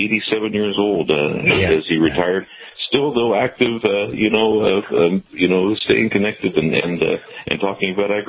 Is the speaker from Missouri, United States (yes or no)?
yes; Hopkins, Missouri, United States; So my hometown is Hopkins, Missouri, which sits about 2.5 miles south of the Iowa border